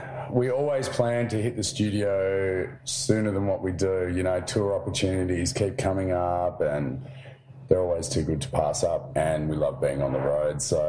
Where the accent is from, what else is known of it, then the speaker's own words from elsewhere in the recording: Tasmania, Australia; we're from Tasmania, which is pretty much as far as you can get from any sort of touring market.